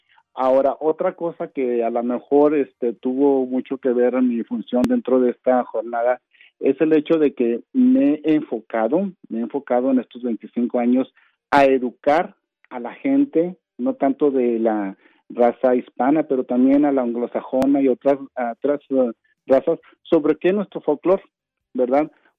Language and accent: Spanish; Chihuahua, Mexico; Yo soy de la sierra de Chihuahua, entonces hay mucho tarahumara